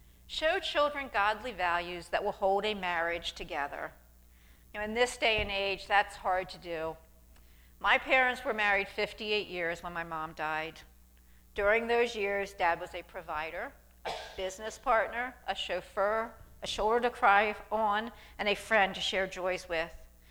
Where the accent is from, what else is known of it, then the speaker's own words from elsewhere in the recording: Refton, Pennsylvania, United States; I grew up in Refton, and we always had a garden.